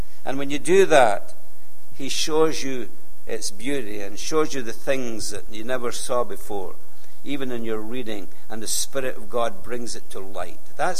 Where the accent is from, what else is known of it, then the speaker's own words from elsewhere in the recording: Edinburgh, Scotland, United Kingdom; Now remember, I came from Edinburgh. I knew the city.